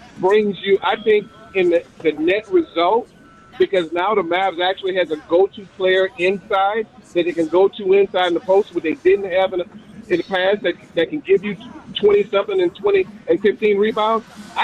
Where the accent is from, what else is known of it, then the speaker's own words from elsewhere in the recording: New Orleans, Louisiana, United States; But and enjoy my hometown because I'm from New Orleans.